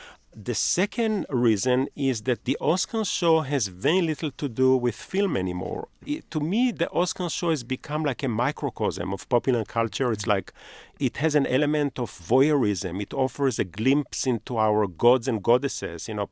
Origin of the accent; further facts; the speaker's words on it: Israel; also born or lived in France; I grew up in Israel and I lived in France